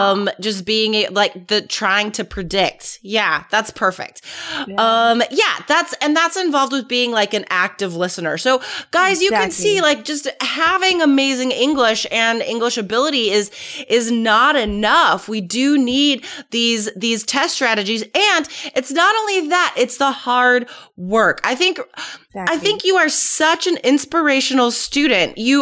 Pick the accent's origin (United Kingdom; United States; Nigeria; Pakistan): United States; I say a hamburger because I'm American